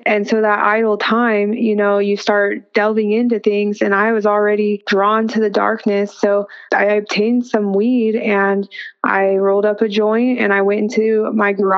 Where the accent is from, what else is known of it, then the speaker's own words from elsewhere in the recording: California, United States; I mean, I'm from California and Christianity there is not cool.